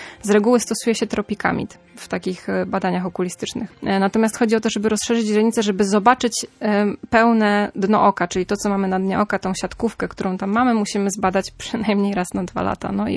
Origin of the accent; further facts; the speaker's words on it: Świnoujście, West Pomeranian Voivodeship, Poland; Znaczy my oboje jesteśmy ze Świnoujścia